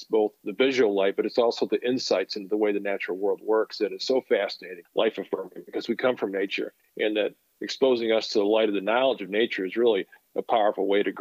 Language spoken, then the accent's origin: English; Three Rivers, Michigan, United States; Even though I grew up in Three Rivers, 5 miles away, the rural setting, the quietude, the darkness, the sky, it was all something I hadn't really experienced before.